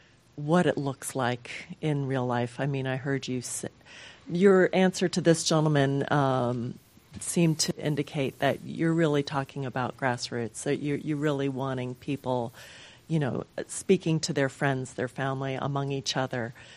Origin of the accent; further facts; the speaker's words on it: New Jersey, United States; I'm from New Jersey, so I had gone back to New Jersey for Thanksgiving